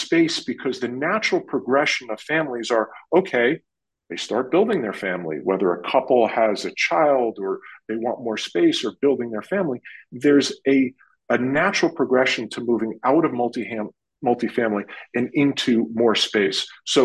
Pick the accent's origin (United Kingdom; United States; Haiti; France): United States; Northeast; You know, growing up in the Northeast, let me start with New York for a second and state the obvious.